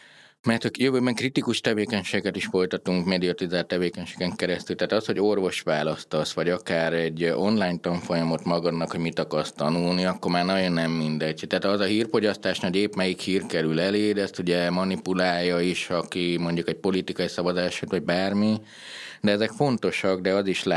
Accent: Harghita, Romania; hát Gyergyói vagyok engem, nagyon vernek, hogyha nem állok ki a jégkorong mellett.

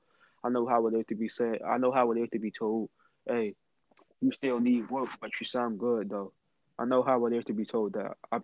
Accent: Baltimore, Maryland, United States; We're from Baltimore, so you really don't see too many female artists down here who try to make an impact.

